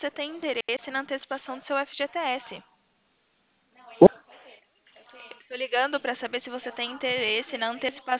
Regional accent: Pirassununga, São Paulo, Brazil; Não, eu sou de Pirassununga.

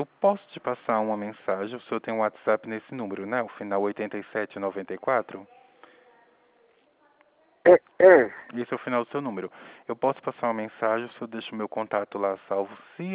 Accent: Pernambuco, Brazil; Eu sei que eu sou de Pernambuco pelo final do CPF.

